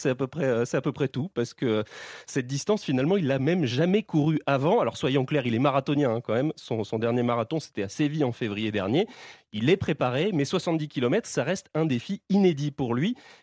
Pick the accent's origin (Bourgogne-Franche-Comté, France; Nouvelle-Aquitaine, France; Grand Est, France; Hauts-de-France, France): Grand Est, France; C'est ça, c'est mes origines. Mais je suis alsacien, je suis aussi un peu italien, je suis un peu maltais.